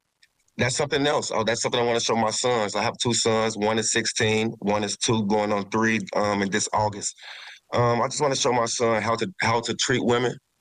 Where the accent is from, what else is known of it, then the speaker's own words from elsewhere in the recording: Chicago, Illinois, United States; Racine is like my second city, even though I'm from Chicago